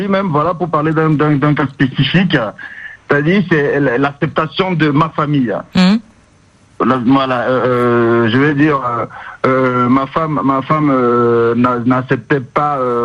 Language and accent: French; Cameroon; Non, je suis camerounais d'origine.